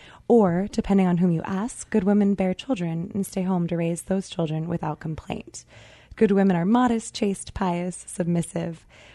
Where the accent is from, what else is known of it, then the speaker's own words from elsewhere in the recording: Eagle River, Alaska, United States; I'm from Eagle River, and I just always loved her writing.